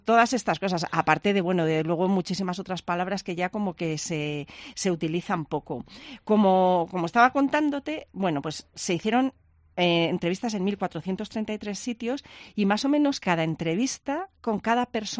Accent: Valladolid, Castile and León, Spain; aquí cuando decimos que somos de Valladolid, que no tenemos acento, tal, es que no nos oímos a nosotros mismos

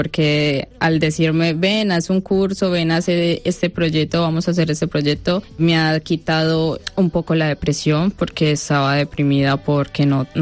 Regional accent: Colombia; moved away as an adult; Soy de Colombia, tengo 27 años, llevo aquí un año y medio, ya voy a ajustar 2 años, gracias a Dios. Y pues nada, me vine porque mis padres ya estaban por acá, mi hermano también

